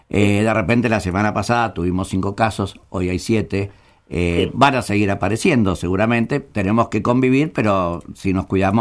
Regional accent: Argentina; somos argentinos

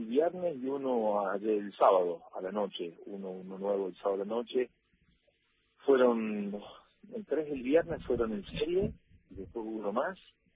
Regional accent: Argentina; soy argentino.

